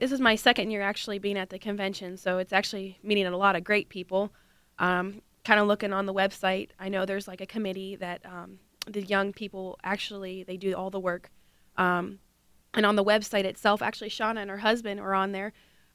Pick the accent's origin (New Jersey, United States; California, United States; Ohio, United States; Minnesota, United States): Ohio, United States; Magnolia; I am from Magnolia, Ohio. We are just right inside there at Carroll County.